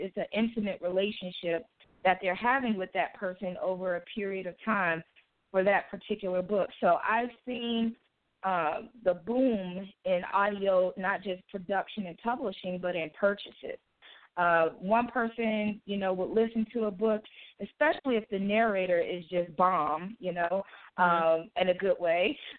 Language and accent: English; Gary, Indiana, United States; I am from Gary, Indiana. I currently work my full time in Gary, Indiana, and I still live in Indiana.